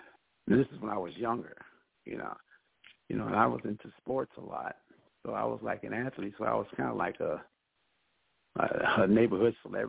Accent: Chicago, Illinois, United States; I really grew up in the 60s and 70s in Cabrini, where I went away to college.

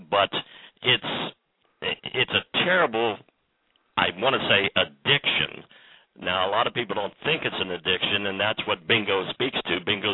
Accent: Dover, Delaware, United States; now in Ohio, United States; And I would I was in Ohio, and I'd take it to the East Coast, born and raised in Dover, Delaware, and I'd pass it out among my brothers and sisters and mother.

